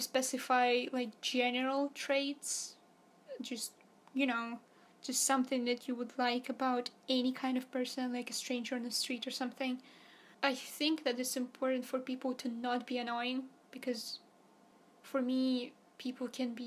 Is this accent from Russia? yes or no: yes; Russia; Because I come from Russia and many people are ignorant here